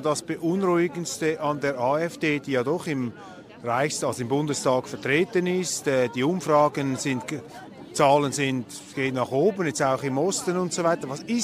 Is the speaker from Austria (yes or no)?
no; Switzerland; ich bin Schweizer